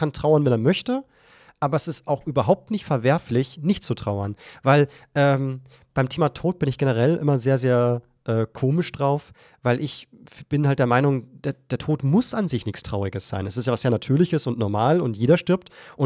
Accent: Germany; wie viel wir als Deutsche, wie viel Interesse wir da haben an das englische Königshaus

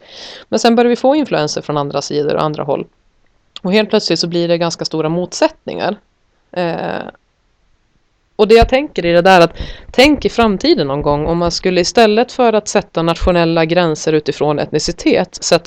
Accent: Norrland, Sweden; jag kommer ju från Norrland.

